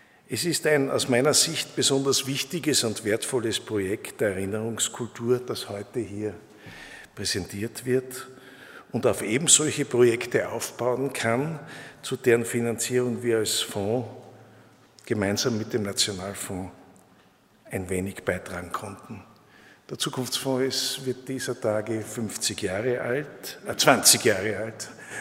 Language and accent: German; Graz, Styria, Austria; meiner Heimatstadt Graz, der ich in vielfacher Weise verbunden bin